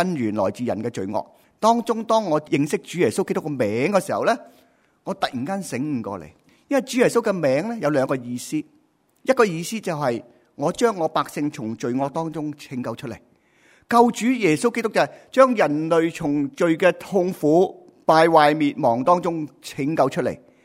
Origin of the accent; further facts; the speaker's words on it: Hong Kong; 我出生在50年代啦，在香港一些很贫穷的寨子区里面